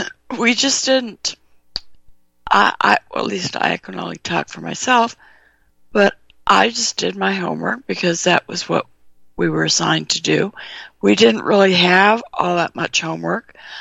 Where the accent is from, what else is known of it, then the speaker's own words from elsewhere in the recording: California, United States; I grew up in California.